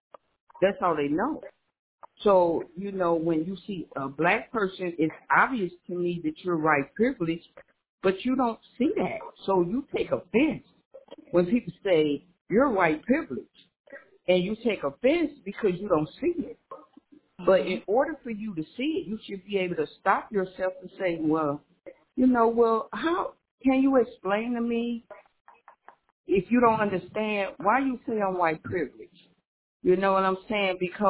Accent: East St. Louis, Illinois, United States; because I was raised in East St. Louis, Illinois, and it's like 98% black.

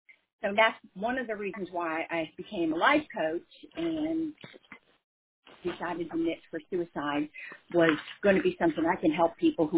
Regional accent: Gibsonville, North Carolina, United States; I'm from Gibsonville, North Carolina. We have more cows than people here

